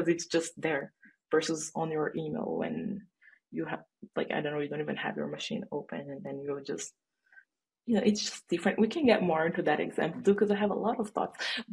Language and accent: English; Brazil; English is a second language; now in United States; I never been through that because I'm not American. If you're sensing an accent, I'm Brazilian, not American, and I don't do jury duty.